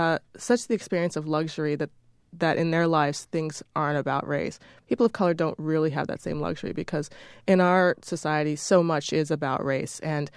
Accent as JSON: {"language": "English", "town": "Washington", "region": "District of Columbia", "country": "United States", "tie": "born or raised there"}